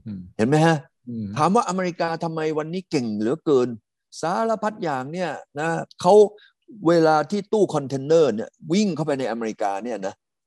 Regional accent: Hsinchu, Taiwan; ผมเนี่ยไปโตที่ซินจูนะ

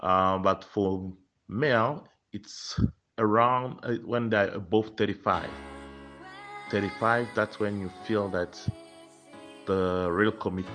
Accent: Johannesburg, Gauteng, South Africa; Good day. … from Johannesburg, South Africa.

